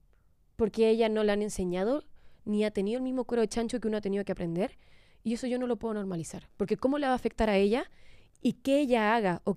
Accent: Chile; No como si soy una chilena.

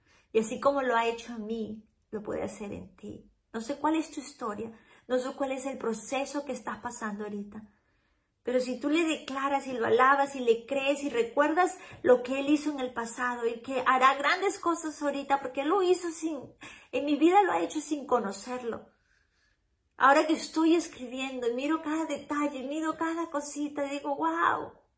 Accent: Peru; moved away as an adult; now in United States; vivo en Estados Unidos, pero salí desde Perú, de mi país, a los 18 años, con un sueño y una mochila, de venirme a Estados Unidos.

